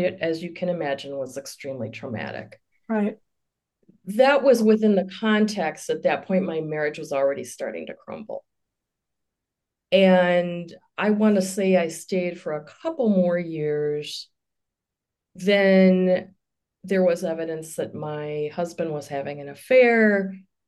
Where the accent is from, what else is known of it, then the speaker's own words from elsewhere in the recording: Twin Cities, Minnesota, United States; My dad got a job as a research chemist with 3M, and so we became a Midwestern family. I grew up in the Twin Cities, pretty unremarkable.